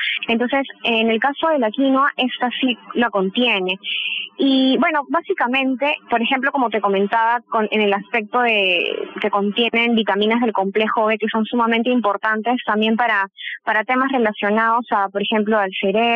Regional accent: Peru; la cultura en este país, en mi país, en Perú, básicamente, es de comer el arroz

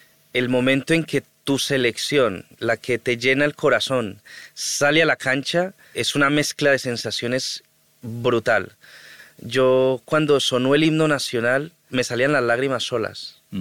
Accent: Colombia; now in Madrid, Spain; Fue de esa manera como salí de Colombia.

